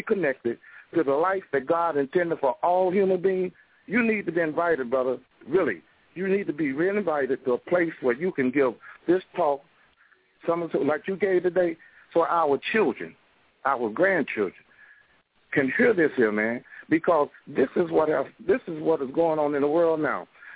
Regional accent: Durham, North Carolina, United States; And so I'm from North Carolina, Durham, North Carolina.

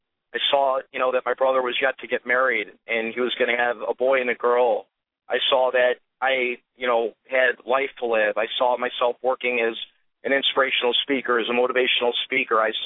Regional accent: Melrose Park, Illinois, United States; And we grew up in Melrose Park, Illinois, which is a town of about 30,000 people. It's a subdivision 20 minutes northwest of the city. It's a very old Italian community.

